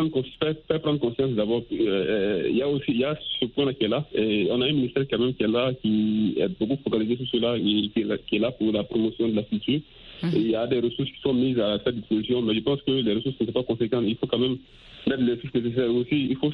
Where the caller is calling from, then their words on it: Sikasso, Mali; Je suis présentement à Sikasso, non loin de la frontière Warren.